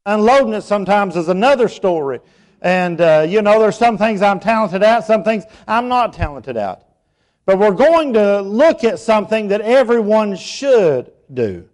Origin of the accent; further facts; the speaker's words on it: Tennessee, United States; I grew up in East Tennessee. You'll be able to figure that out by my accent. I grew up about 30 minutes north of Knoxville in Campbell County, Tennessee.